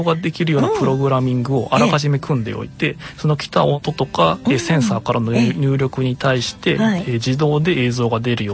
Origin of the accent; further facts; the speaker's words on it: Okazaki, Aichi, Japan; はい、岡崎出身です。